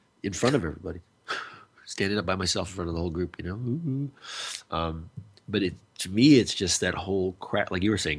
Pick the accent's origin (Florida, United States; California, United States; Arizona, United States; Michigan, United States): Arizona, United States; kind of growing up in the Arizona, which is kind of south, you know, a little bit of country, hard ass, you know, chewing tobacco and all that kind of stuff, right?